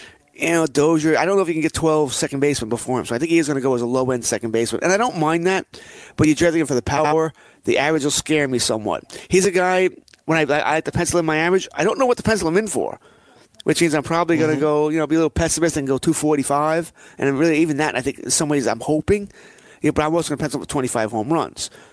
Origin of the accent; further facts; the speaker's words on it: Ireland; Sure, I'm Irish. I can say it.